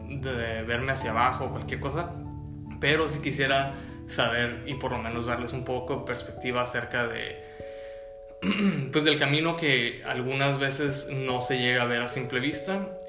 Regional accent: Tijuana, Baja California, Mexico; moved away as an adult; a partir de los 18 años salí de la ciudad de Tijuana

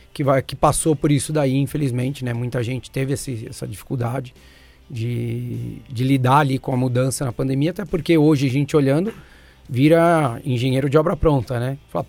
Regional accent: Brazil; Então, eu, por exemplo, eu como brasileiro, não posso comprar um pacote de Nova York com uma agência italiana, por exemplo.

